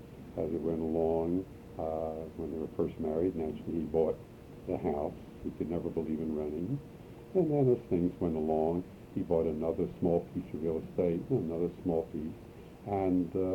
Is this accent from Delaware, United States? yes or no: yes; Wilmington, Delaware, United States; born there; I was born right here in Wilmington.